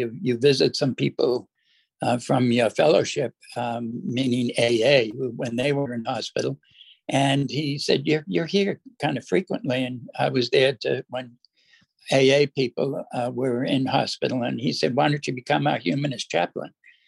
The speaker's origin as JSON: {"language": "English", "town": "Boston", "region": "Massachusetts", "country": "United States", "tie": "born or raised there", "lives_now": "Australia", "said": "Little bit of my background. I grew up in Boston."}